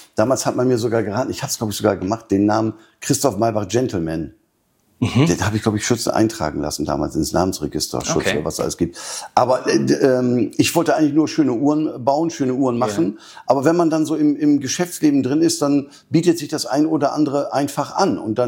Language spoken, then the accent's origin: German; Germany; Aber dann haben wir gesagt, okay, ich bin Deutscher.